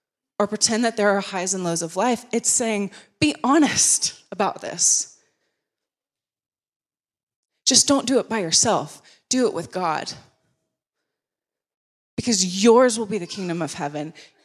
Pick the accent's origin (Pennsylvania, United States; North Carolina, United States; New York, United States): North Carolina, United States; So I grew up, most of you know me, but I grew up in North Carolina, in the South, in America.